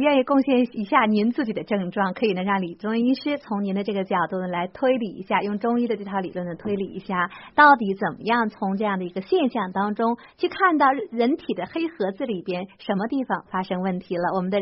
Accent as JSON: {"language": "Chinese", "country": "China", "said": "那我们中国人、大陆人都知道"}